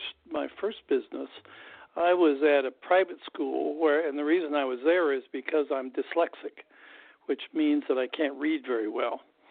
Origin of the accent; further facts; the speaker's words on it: Kansas, United States; First of all, I was from Kansas, and they didn't have anybody from Kansas or in the Midwest, so that they wanted that.